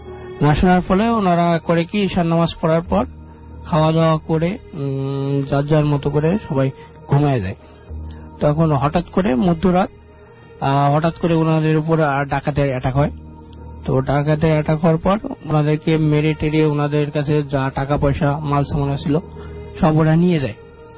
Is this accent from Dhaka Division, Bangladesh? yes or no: yes; Dhaka, Dhaka Division, Bangladesh; আমি আইওটি ইউনিভার্সিটিতে পড়ি, আমি উত্তরা থেকে এসেছি।